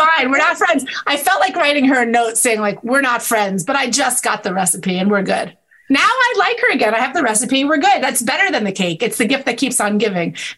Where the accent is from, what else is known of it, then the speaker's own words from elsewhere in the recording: Brooklyn, New York, United States; also born or lived in Staten Island; I am from Brooklyn and Staten Island.